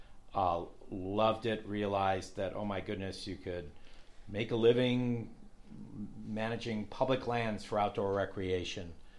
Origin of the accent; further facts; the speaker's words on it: Cleveland, Ohio, United States; moved away as an adult; now in Alaska, United States; Moved north and west from my hometown of Cleveland, Ohio. I went to school in northern Wisconsin on the Great Lakes, and then got an undergraduate degree there.